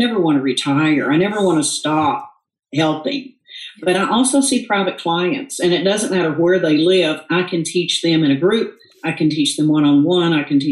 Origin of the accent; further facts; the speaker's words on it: the South, United States; Or if you have a hitch in your giddy up, because I'm from the South, then if you have a cog in your spokes, then I can help you